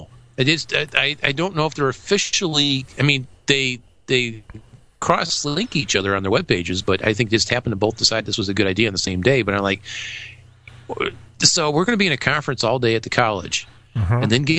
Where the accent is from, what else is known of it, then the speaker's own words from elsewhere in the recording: Woodstock, Illinois, United States; MacStock is in Woodstock, Illinois. Mm-hmm. It's my hometown.